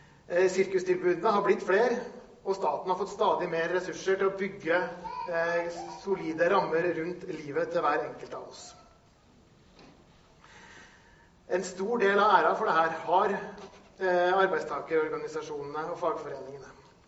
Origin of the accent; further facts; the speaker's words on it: Nordland, Norway; Ja, jeg kommer fra Salten